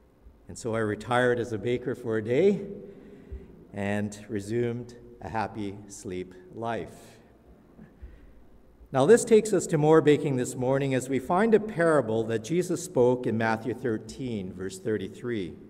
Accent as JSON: {"language": "English", "town": "Toronto", "region": "Ontario", "country": "Canada", "tie": "born or raised there", "said": "that I'm a Torontonian. And when I was growing up in Toronto, there was a very popular bakery there."}